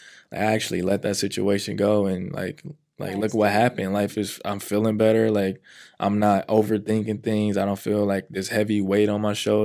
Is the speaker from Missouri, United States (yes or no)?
yes; St. Louis, Missouri, United States; now in Atlanta, United States; dang, I'm about to like really walk away from everything here in St. Louis. Like, this is my hometown, you know? But since I've been here in Atlanta, it's been just like amazing for me.